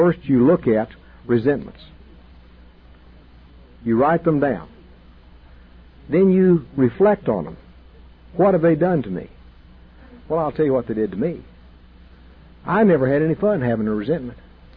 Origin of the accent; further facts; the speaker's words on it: Texas, United States; I was raised in West Texas, and I wasn't afraid. Men were not afraid in West Texas.